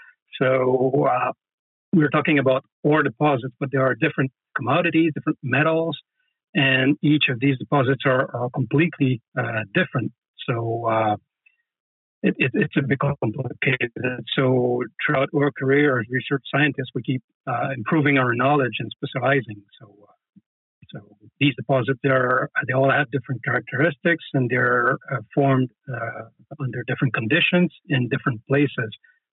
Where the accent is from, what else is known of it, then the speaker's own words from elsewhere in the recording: Chicoutimi, Quebec, Canada; I'm from Chicoutimi, where I did my undergrad as a geological engineer, and then I done a master there as well, then moved to Quebec in 2000